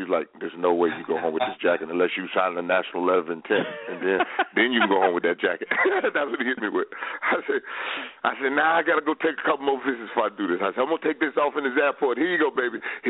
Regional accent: Apopka, Florida, United States; I'm from Apopka, Florida, the class 8A three times state champs.

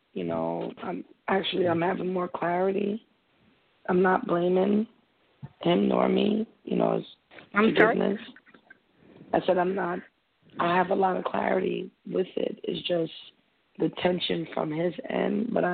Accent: Bronx, New York, United States; now in Connecticut, United States; I'm calling in from Connecticut, originally from the Bronx.

